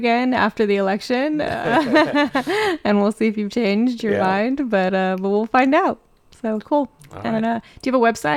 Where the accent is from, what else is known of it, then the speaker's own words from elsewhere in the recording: Harvest, Alabama, United States; I grew up conservative. I grew up in Harvest and Sparkman High School, class of 2004.